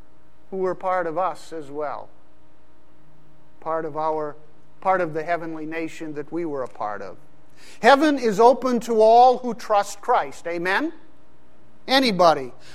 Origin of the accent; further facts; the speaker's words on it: Pakistan; growing up in Pakistan, I saw two models for U.S. citizenship lived out